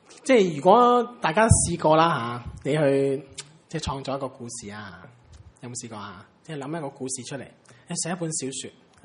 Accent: Hong Kong; 呢本小说即系因为即系我哋中国人，即系香港人咧特别留意啊。

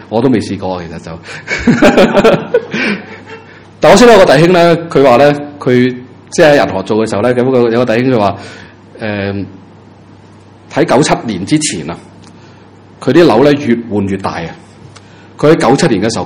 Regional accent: Hong Kong; 你我哋香港人唔係好多創業嘅

